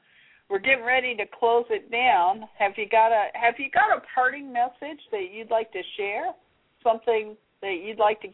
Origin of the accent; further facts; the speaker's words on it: United States; But I am an American, and I have a great deal of pride in certain parts.